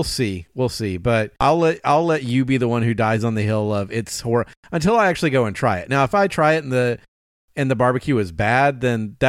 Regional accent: Texas, United States; I've had some bad barbecue in my hometown in Texas.

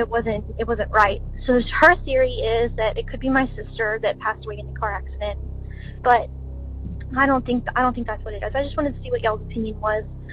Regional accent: Houston, Texas, United States; I'm from Houston, Texas. I have a story about a childhood home that I grew up in down here in a suburb of Houston. It's actually called Atascocita.

